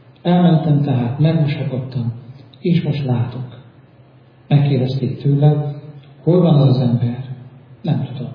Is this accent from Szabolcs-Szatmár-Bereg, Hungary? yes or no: yes; Szabolcs-Szatmár-Bereg, Hungary; én Szatmárban születtem, még keletebben, még kisebb helyen, itt a megmaradt magyarországi Csonka Szatmárban nőttem fel